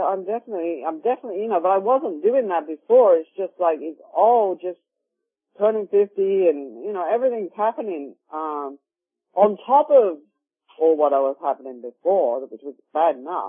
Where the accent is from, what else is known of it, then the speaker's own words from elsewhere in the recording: England, United Kingdom; growing up in England